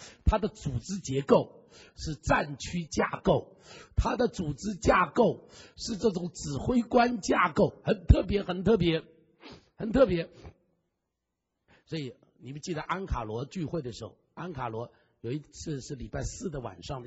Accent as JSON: {"language": "Chinese", "country": "China", "lives_now": "United States", "said": "我们中国人开车就只看三个后视镜，对不对？中间的、左边的、右边的，所以中国人常常会出车祸"}